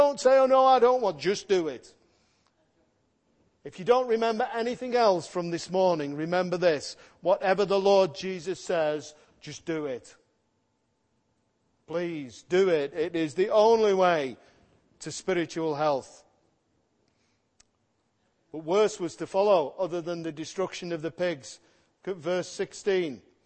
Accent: Liverpool, North West England, United Kingdom; but you know, I'm from Toxteth.

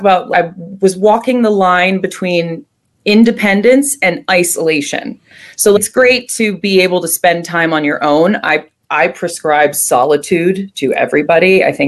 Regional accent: Connecticut, United States; So I grew up in Connecticut, middle-class Connecticut, and right on the line between a very, very wealthy town and a very, very poor town.

